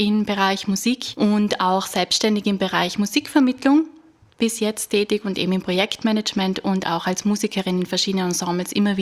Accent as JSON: {"language": "German", "region": "Trentino-Alto Adige", "country": "Italy", "said": "Also ich komme aus Südtirol"}